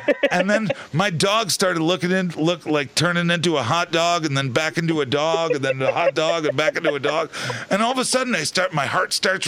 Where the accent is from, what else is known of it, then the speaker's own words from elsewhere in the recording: Boston, Massachusetts, United States; now in Northern Michigan, United States; And then all the way from growing up in Boston and all that scene, and now in Northern Michigan, where there's absolutely no culture.